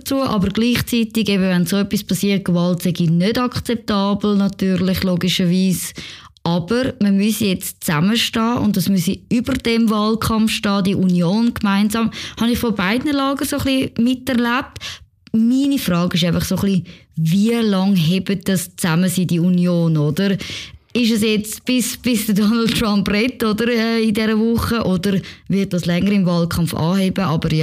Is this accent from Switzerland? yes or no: yes; Switzerland; auch wir als Schweizer